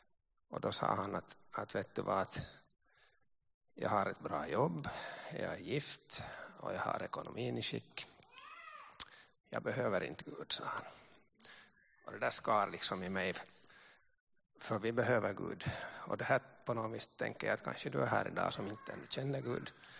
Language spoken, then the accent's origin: Swedish; Uusimaa, Finland; Jag har varit frälst i 26 år, men jag har en äldre bror hemma i Nyland som det här inte frälst, och jag är inte från en kristen familj.